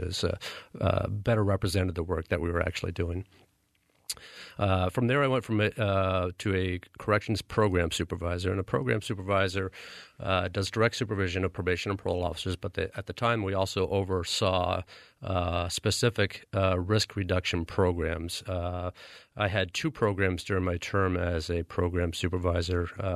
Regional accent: Vermont, United States; I'm originally from the Chittenden County area

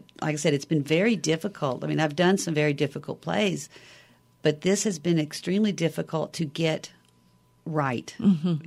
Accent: the South, United States; accent: Southern; I'm from the South, so I can pull a Southern accent out any time.

